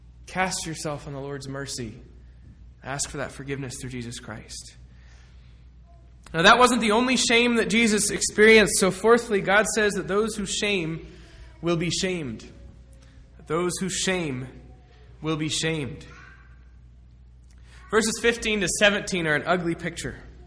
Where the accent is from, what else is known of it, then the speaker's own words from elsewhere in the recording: Massachusetts, United States; reminds me of a large reservoir near where I grew up in Massachusetts.